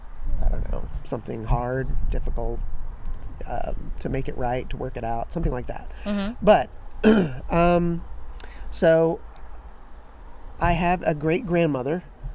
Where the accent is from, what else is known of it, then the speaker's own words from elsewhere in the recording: Oklahoma, United States; Because when I grew up in Oklahoma, I went to an all-black school.